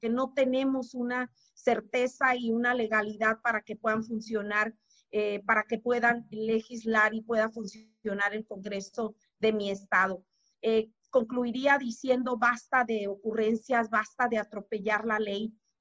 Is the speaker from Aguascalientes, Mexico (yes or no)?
no; Los Cabos, Baja California Sur, Mexico; soy del municipio de Los Cabos, aquí tenemos un problema gravísimo de agua